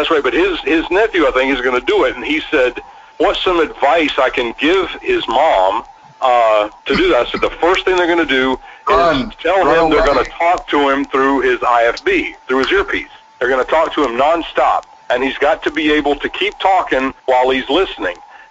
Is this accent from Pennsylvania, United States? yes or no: no; Georgia, United States; growing up in South Georgia, I remember Dusty as a heel with Dick Murdoch working the Florida territory.